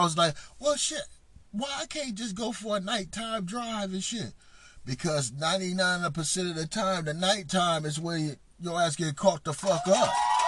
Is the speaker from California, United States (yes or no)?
yes; Los Angeles, California, United States; my brothers, I'm from Los Angeles, right?